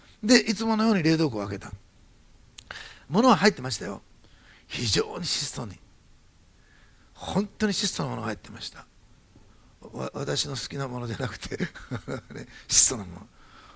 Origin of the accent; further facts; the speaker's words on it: Osaka, Japan; born there; moved away as an adult; 大阪生まれですけど東京行った時ですね、浪人時代から行って